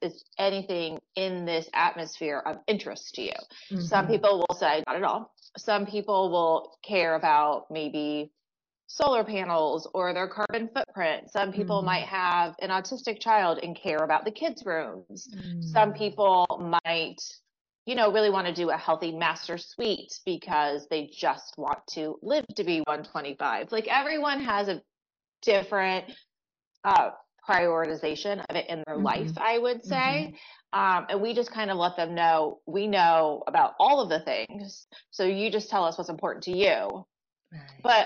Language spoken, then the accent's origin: English; Los Angeles, California, United States; So I grew up in Los Angeles, and I had a very similar upbringing to a lot of interior designers